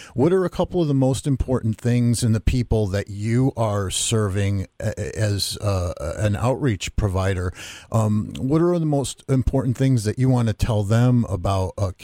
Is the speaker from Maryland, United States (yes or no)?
no; Waterbury, Connecticut, United States; And also on June 2nd, my hometown relay in Greater Waterbury.